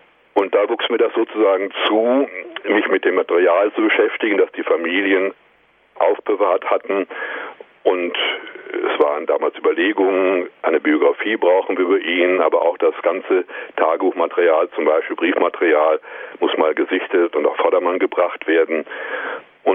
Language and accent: German; Kleve, North Rhine-Westphalia, Germany; Ich stamme aus Kleve am Niederrhein.